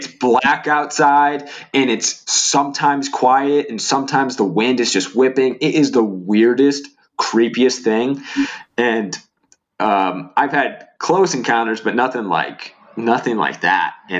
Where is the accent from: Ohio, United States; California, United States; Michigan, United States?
Ohio, United States; also born or lived in Florida; But I grew up in Ohio. And for anybody who hasn't had any kind of brush with the tornado, I lived in Florida for like 7 years